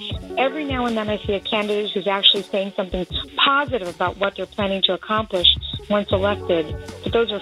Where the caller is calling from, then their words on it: Florida, United States; I'm calling from South Florida.